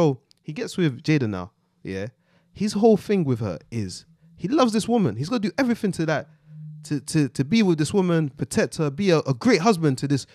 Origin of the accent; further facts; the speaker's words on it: Philadelphia, Pennsylvania, United States; You know, I'm from Philly, fam.